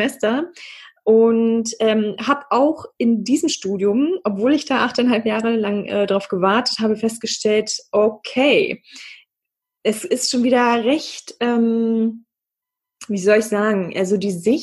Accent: Germany; In meiner Heimatstadt Aures. Ich bin hier auch aufgewachsen und geboren.

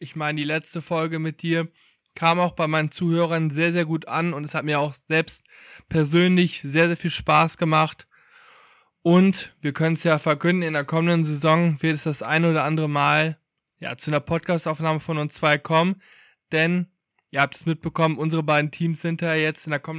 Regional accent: North Rhine-Westphalia, Germany; born there; Ich komme ja gebürtig aus dem Westmünsterland, wie einige von euch wissen.

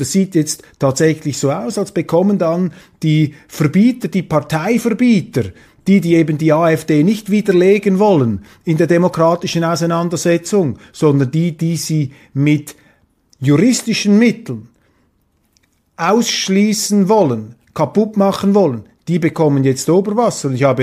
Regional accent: Switzerland; aber ich sage Ihnen jetzt als Schweizer, das ist eine brandgefährliche Entwicklung, die Sie in Ihrem Land haben.

